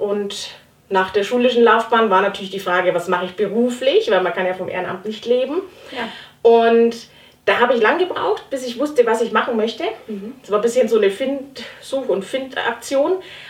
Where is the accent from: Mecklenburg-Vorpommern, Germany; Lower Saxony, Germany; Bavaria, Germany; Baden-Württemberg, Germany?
Bavaria, Germany; Schwarzenbach an der Saale; also born or lived in Fulda; ich bin 37 Jahre alt, geboren bin ich in Fulda in Hessen und bin dann mit meiner Familie wieder zurückgezogen ins schöne, beschauliche Schwarzenbach-Saale bei Hof. Da sind unsere ganzen Verwandten und da habe ich dann auch meine Kindheit und Jugend verbracht